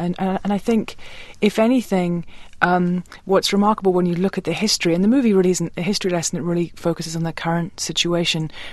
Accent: England, United Kingdom; I grew up in Europe, in England, in fact

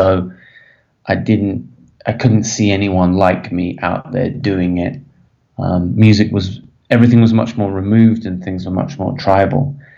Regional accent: Birmingham, West Midlands, United Kingdom; I grew up in Birmingham

